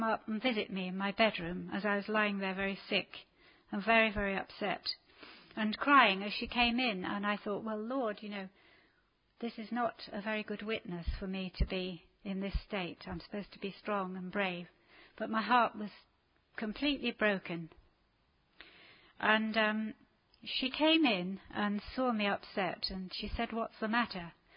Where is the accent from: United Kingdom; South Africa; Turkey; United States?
United Kingdom; England; because I'm English and you're Turkish